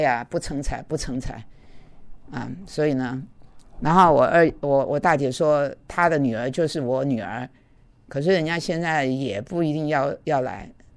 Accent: Taiwan; now in New York, United States; 有点像我们台湾人讲别墅吧

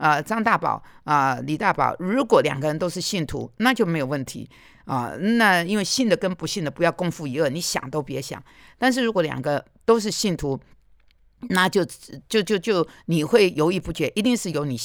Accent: Xiamen, Fujian, China; accent: Xiamen dialect; 我们厦门话叫做扔开软脚虾

